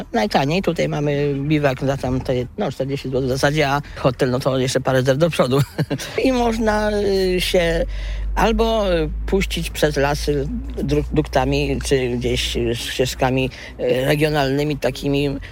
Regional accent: West Pomeranian Voivodeship, Poland; bo jestem z Pomorza, czyli zachodniopomorski

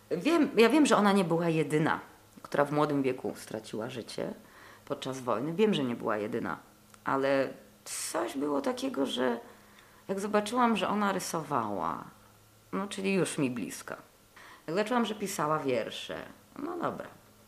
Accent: Poznań, Greater Poland Voivodeship, Poland; now in Berlin, Germany; Znaczy, ja jestem z Poznania.

